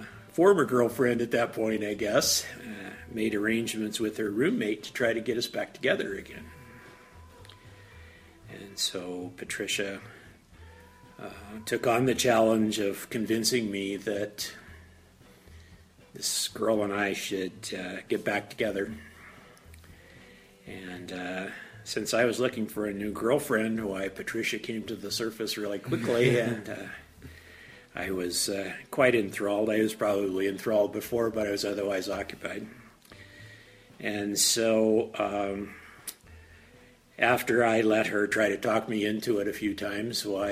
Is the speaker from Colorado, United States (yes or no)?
yes; Colorado, United States; I came from the San Luis Valley, north of Monta Vista